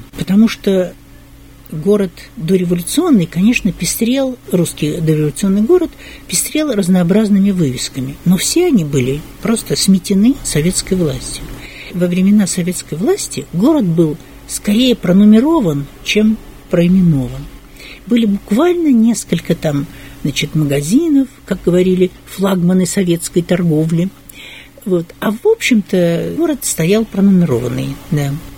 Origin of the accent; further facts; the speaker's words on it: Krasnoyarsk, Krasnoyarsk Krai, Russia; И интересно, что когда я приехала из Красноярска, то я страшно удивилась, что тут тоже город на двух берегах.